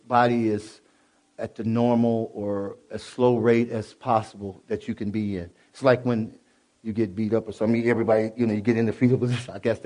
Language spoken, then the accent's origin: English; Kankakee, Illinois, United States; when I went to this place called Kankakee, it was a place that I never wanted to go back to. That was my hometown.